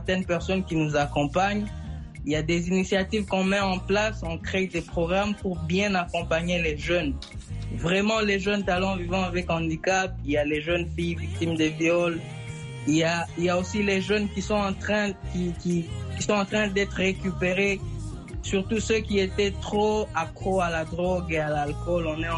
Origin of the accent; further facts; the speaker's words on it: North Kivu, DR Congo; Vous savez, chez nous au Nord Kivu, c'est quand même pas bien de le dire ainsi, mais c'est une vérité.